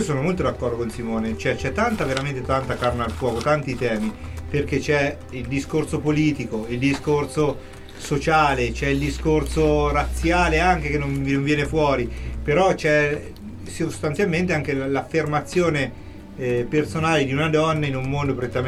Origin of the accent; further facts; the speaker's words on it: United States; a me che sono anche americano, mi fa la scena lacrimuccia